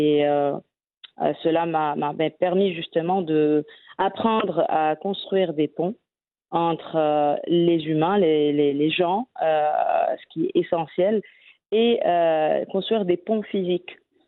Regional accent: Morocco; on se sent super bien et fier en tant que Marocain et Africain

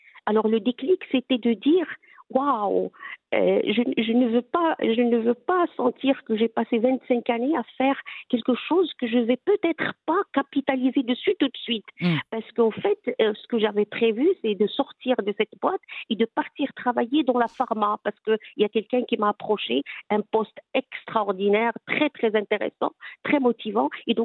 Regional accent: Morocco; moi, je suis marocaine, mais j'ai un esprit global.

